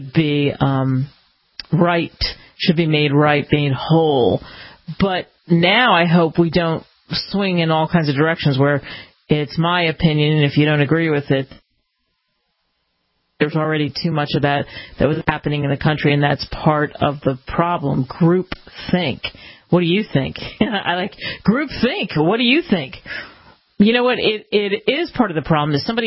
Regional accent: Philadelphia, Pennsylvania, United States; I grew up in Philly, too.

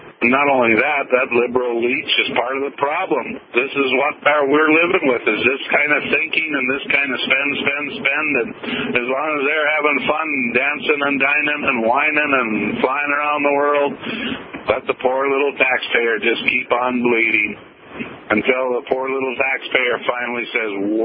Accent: Minot, North Dakota, United States; Yeah, in response to that, Bruce in Minot, I'm from Minot, and I know who Bruce is.

